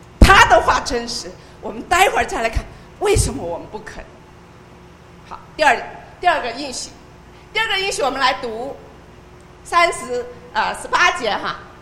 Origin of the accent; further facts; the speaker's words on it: China; 我们中国人说福是什么？一种满足，对不对？